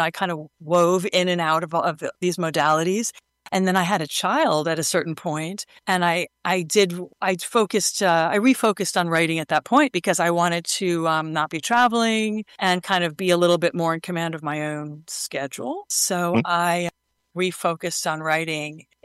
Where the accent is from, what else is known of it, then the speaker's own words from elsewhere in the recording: New York City, New York, United States; I grew up in New York City, right?